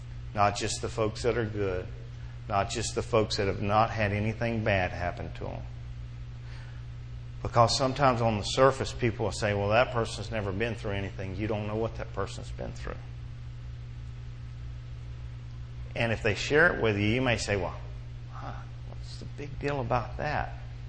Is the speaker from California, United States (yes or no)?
no; Belle Glade, Florida, United States; I grew up with Kerry in Belglade, so I knew him longer than most folks here in Okeechobee.